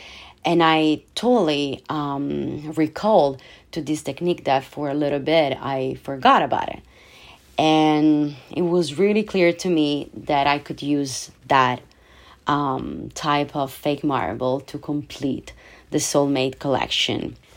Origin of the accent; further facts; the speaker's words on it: Italy; So one day I was back in my hometown in Italy, and it was 2018.